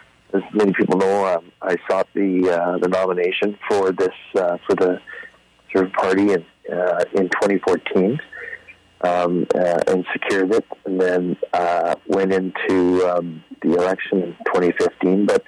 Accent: Prince George, British Columbia, Canada; also born or lived in Williams Lake; Both my wife and I grew up both in Prince George and Williams Lake, and my wife's family almost 200 years in Williams Lake.

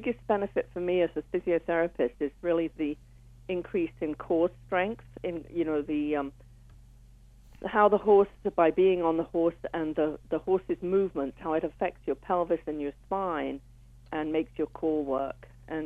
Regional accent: England, United Kingdom; now in Canada; I got involved when I came to Canada from England.

